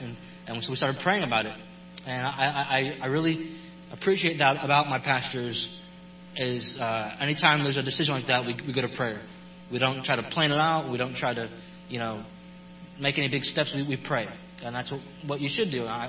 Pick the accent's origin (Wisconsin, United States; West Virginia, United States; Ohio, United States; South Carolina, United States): Ohio, United States; Cleveland; now in Texas, United States; And as he also said, I'm from Cleveland, Ohio. And we got to Texas as soon as possible.